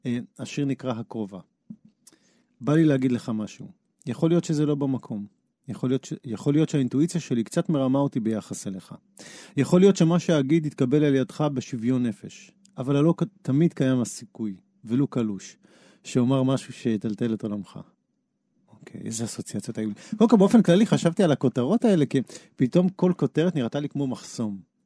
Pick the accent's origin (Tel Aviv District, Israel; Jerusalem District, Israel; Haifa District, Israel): Haifa District, Israel; Haifa; אני חיפאית, זאת אומרת, זה נמצא שם בהרבה מובנים.